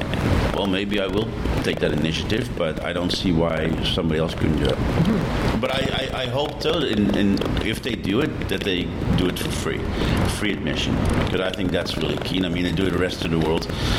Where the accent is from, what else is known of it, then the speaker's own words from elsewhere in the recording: Amsterdam, North Holland, Netherlands; English is a second language; because I'm European, I'm from Amsterdam